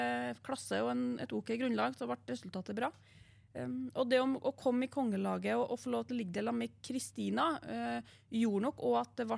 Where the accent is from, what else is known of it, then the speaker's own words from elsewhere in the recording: Høylandet, Trøndelag, Norway; now in Harran, Norway; Skytterprinsesse i min tid fra, ja, fra Høylandet. Men så flyttet jeg bare over fjellet, som vi bruker å si, og er bosatt i Harran, som er da en del av Grong kommune.